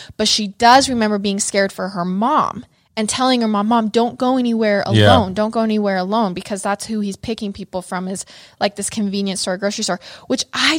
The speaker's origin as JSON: {"language": "English", "region": "Idaho", "country": "United States", "tie": "born or raised there", "said": "I will say growing up in Idaho, I did hear a lot more rumors about this case"}